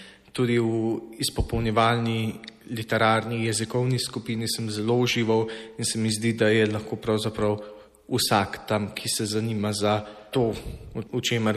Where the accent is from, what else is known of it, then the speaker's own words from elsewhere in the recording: Jesenice, Upper Carniola, Slovenia; now in Graz, Austria; Jaz sem originalno sem iz Slovenije, z Jesenic